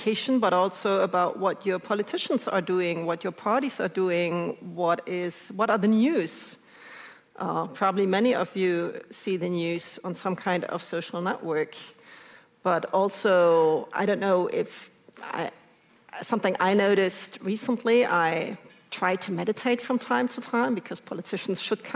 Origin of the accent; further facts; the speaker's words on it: Germany; I come from Germany.